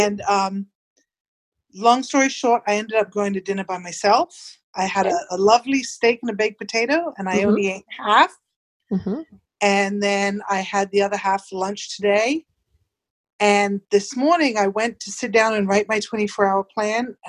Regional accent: England, United Kingdom; now in Sarasota, United States; I was raised in England.

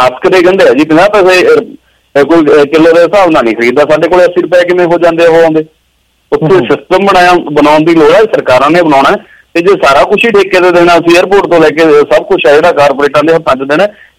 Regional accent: Poola, Punjab, India; ਮੇਰਾ ਪਿੰਡ ਬਠਿੰਡੇ ਜ਼ਿਲ੍ਹੇ ਦਾ ਪੂਲਾ ਪਿੰਡ ਆ

